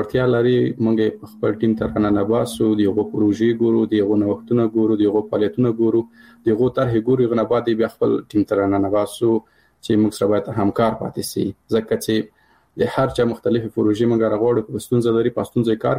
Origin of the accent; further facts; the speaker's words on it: Paktia, Afghanistan; مثال زه د کابل د پکتیا يم،